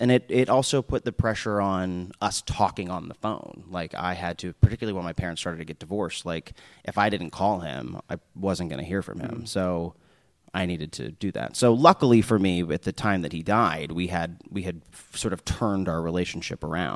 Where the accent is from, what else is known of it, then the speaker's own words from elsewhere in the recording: Omaha, Nebraska, United States; now in New York, United States; Yeah, I think that I grew up in Omaha, Nebraska